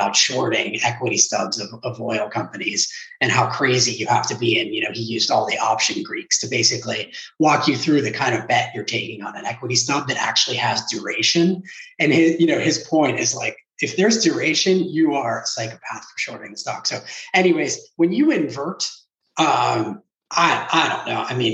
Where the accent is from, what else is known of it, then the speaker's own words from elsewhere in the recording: Pittsburgh, Pennsylvania, United States; I grew up in Pittsburgh and, you know, it's very much a town where there's kind of a sense of spirit and togetherness.